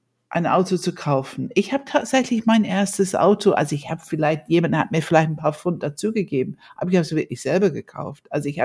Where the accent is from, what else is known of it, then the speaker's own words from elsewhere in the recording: London, United Kingdom; also born or lived in Scotland; die Klassiker bei uns in England, es gab, also ich bin ja in London so die meiste Zeit, also nachdem wir von Schottland nach London gezogen sind, die meiste Zeit